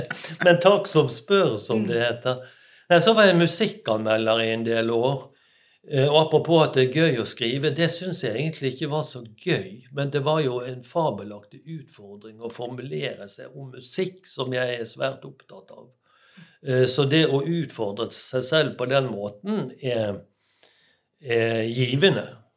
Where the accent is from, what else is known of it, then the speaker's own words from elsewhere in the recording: Bergen, Vestland, Norway; Det var morsomt, og som bergenser er det mulig.